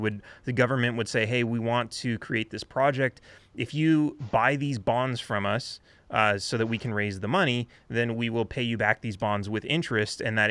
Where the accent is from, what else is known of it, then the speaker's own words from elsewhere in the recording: Los Angeles, California, United States; I've seen this a lot growing up in Los Angeles